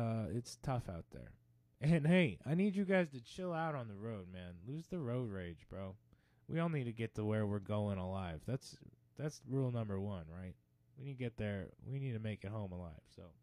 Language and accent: English; United States; I'm an American, and I love it.